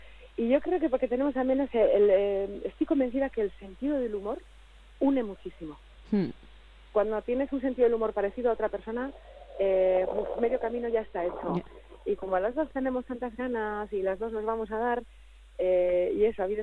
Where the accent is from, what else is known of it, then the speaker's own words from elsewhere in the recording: Basque Country, Spain; Diciendo como somos los vascos, chica, que no tenemos tanta costumbre.